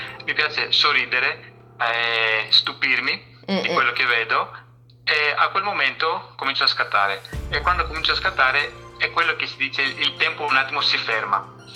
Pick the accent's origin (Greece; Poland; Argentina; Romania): Greece; Athens, Attica; Italian is a second language; now in Padua, Italy; si capisce subito dal mio nome che sono greco, sono di origine greca, sono nato e cresciuto ad Atene e adesso abito in Italia da certi anni, a Padova, sinceramente.